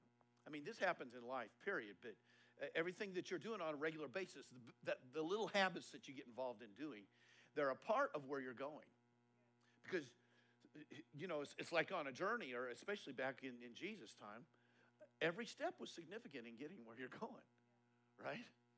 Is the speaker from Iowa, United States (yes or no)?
no; Colorado, United States; I'm expecting because I grew up in Eastern Colorado, you know, where it's like family dining